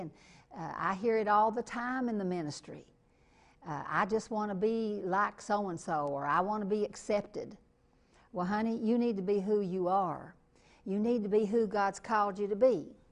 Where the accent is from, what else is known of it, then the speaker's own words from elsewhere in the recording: Kentucky, United States; I know I'm from Kentucky.